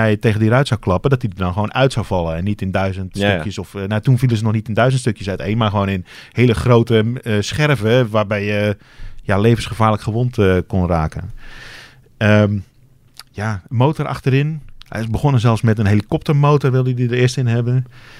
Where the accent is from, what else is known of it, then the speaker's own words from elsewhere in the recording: Netherlands; Misschien zijn wij Nederlanders ook gewoon te nuchter voor dat soort dingen.